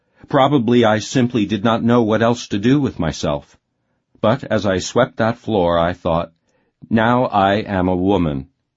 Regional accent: Arkansas, United States; moved away as an adult; now in California, United States; middle-aged woman, and I'm on welfare. I have raised 6 children. I grew up in Arkansas, worked there for 15 years in a laundry, moved to California.

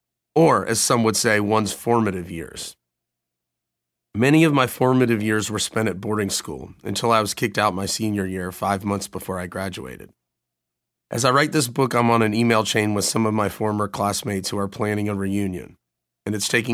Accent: South Carolina, United States; he asked me where I was from. I said I was from South Carolina, and so was he.

